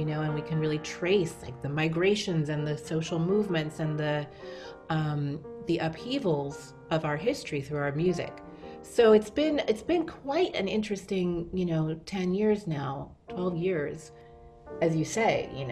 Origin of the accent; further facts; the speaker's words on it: San Francisco, California, United States; And I was born in San Francisco and grew up there. And, you know, it was a very different time.